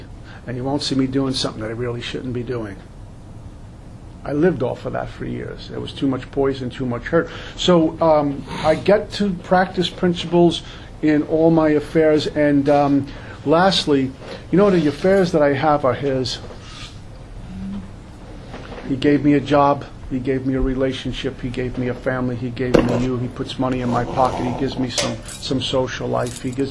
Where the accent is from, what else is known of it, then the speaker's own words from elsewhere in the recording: Brooklyn, New York, United States; I'm a punk from Brooklyn, punk kid from Brooklyn. I was a nice kid growing up.